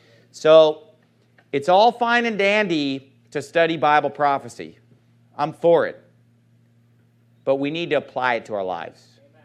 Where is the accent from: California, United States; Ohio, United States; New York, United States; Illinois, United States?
California, United States; Sacramento; My hometown, I love Sacramento